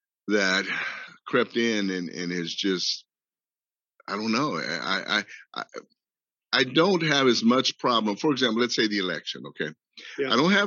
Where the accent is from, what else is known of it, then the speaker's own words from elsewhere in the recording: El Paso, Texas, United States; I was from El Paso, Texas.